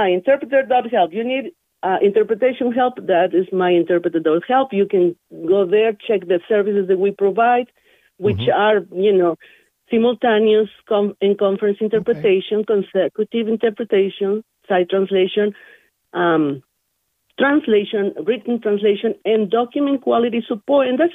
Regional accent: Mexico City, Mexico; now in Reno, United States; I'm originally from Mexico City. Living in this country for almost 40 years already.

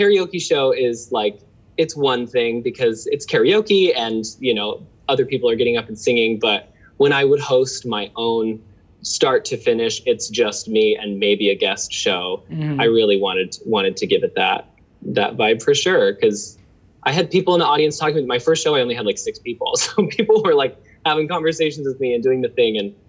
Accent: Utah, United States; now in New York, United States; I'm from Utah, which is a much more conservative place.

